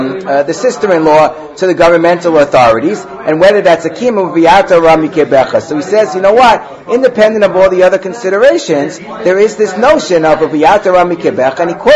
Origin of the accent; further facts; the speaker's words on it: Muncie, Indiana, United States; who is the Rav of my community growing up in Muncie